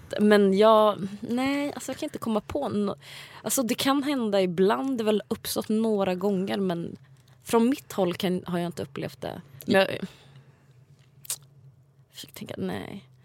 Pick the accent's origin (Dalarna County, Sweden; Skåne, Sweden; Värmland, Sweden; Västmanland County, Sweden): Värmland, Sweden; Jag är från Värmland.